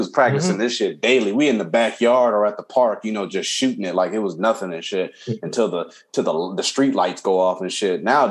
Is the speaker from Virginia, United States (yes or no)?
no; Compton, California, United States; Dude, I grew up in Compton.